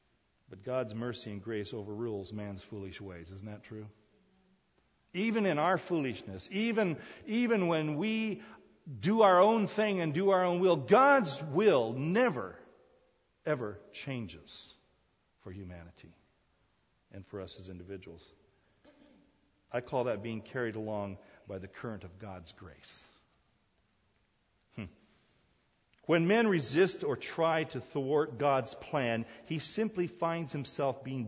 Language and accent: English; South Korea; I grew up in Korea, as you know, and every summer we would go to the beach there.